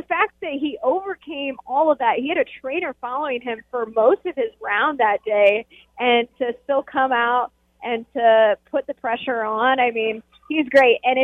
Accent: Waterloo, Illinois, United States; I mean, I grew up in Waterloo, Illinois, and there are four courses in the small little community that I grew up in.

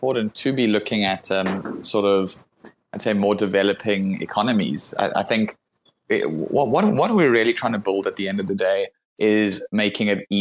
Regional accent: South Africa; I grew up in South Africa. I'm actually currently in South Africa at the moment.

